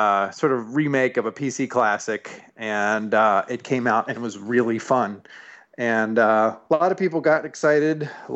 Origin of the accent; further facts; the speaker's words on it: Baltimore, Maryland, United States; Sure. Well, I'm from Baltimore. My family's from Baltimore